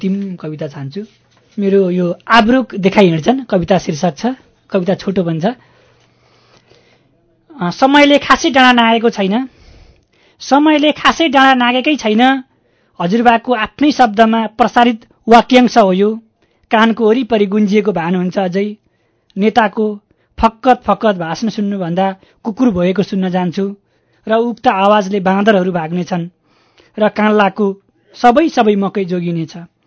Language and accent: Nepali; Ilam, Koshi Province, Nepal; मेरो घर इलाम हो। अब म चाहिँ योभन्दा अगाडि पनि 2 वर्ष ताप्लेजुङ बसेको छु, र फेरि मेरो मोटामोटी 2 वर्षको समय ताप्लेजुङ को हाङदेवामा मेरो बसाइ हुँदैछ।